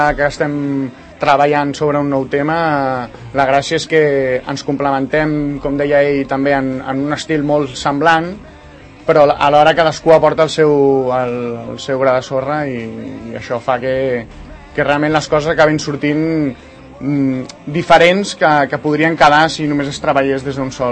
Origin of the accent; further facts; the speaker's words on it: Sant Cugat del Vallès, Catalonia, Spain; aquí és com em diuen a Sant Cugat i com sóc d'aquí de tota la vida